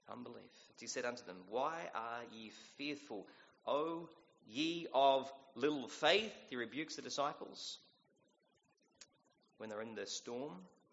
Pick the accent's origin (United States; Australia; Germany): Australia; I was born and raised on the island, so I'm just lazy. Probably could say I'm Australian, therefore I'm lazy.